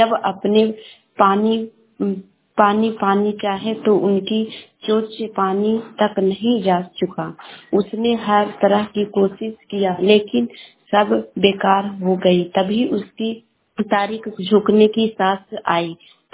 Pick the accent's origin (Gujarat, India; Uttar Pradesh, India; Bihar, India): Bihar, India; Madhuba; मधुबा शेखपुरा से बोल रही हूँ, जिला के रहने वाली हूँ।